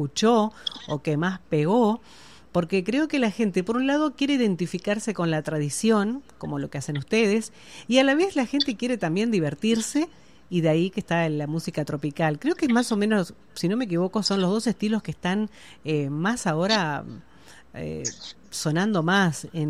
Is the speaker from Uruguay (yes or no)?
yes; Uruguay; para identificarnos como uruguayos, como tradición